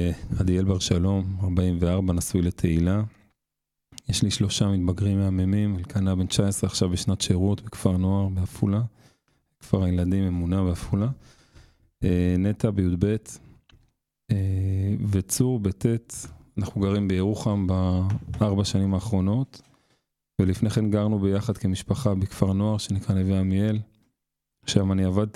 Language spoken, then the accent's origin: Hebrew; Beit El, West Bank, Palestine; אני בעצם גדלתי בבית אל, להורים מדהימים, שלוש אחיות מדהימות. קור מחצבתי, בית אל, התיישבות